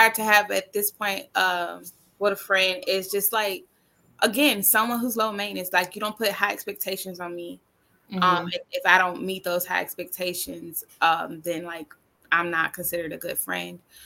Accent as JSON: {"language": "English", "town": "Mobile", "region": "Alabama", "country": "United States", "lives_now": "New York, United States", "said": "because even though I'm from Mobile, Alabama, I'm a very proud Southern girl, and I'm not about to come to New York and like change my accent"}